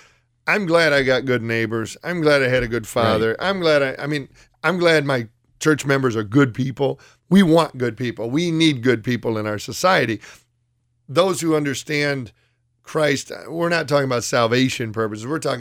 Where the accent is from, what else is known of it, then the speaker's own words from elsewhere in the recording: United States; as a father, as a husband, as a pastor, as an American.